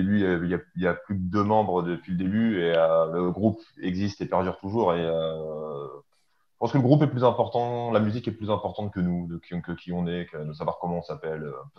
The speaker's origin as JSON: {"language": "French", "town": "Rouen", "region": "Normandy", "country": "France", "said": "on est français, on vient de Rouen, donc c'est en Normandie. Donc, Seine-Maritime."}